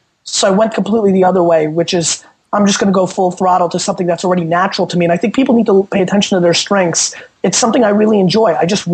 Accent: Babruysk, Mogilev Region, Belarus; I'm from Babrusk, Russia, right? Where everybody kept their mouth shut. And I grew up in an Eastern European household where my parents value secrets

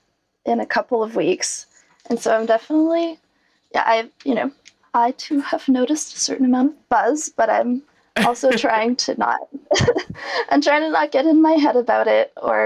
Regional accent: Quebec, Canada; English is a second language; I am Canadian, and I'm French Canadian, so that kind of complicates the cultural question even a bit more. So I think as far as being Quebecois, I think that that does influence my style

